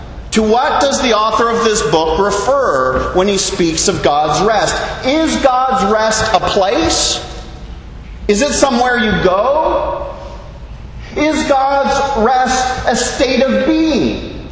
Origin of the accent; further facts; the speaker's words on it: Canada; now in Bahamas; As a Canadian, I'm telling you, trust me, the slogan is very compelling.